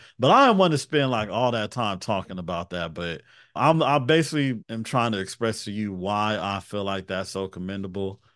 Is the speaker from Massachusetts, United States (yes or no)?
no; Chicago, Illinois, United States; Like in Chicago, I'm from Chicago.